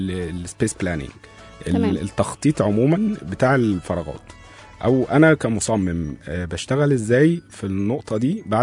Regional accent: Egypt; ايوه هو بالنسبه عندنا في مصر طبعا المقاولين

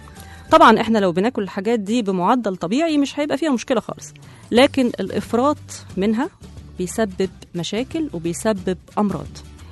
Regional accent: Egypt; طبعا احنا كلنا كمصريين من عادتنا خلص الأكل نروح نشرب شاي

